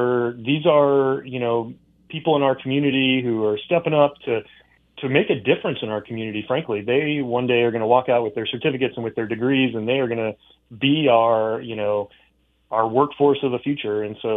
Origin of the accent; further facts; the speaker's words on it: Indiana, United States; as a kid growing up in Indiana, you see the Trester Award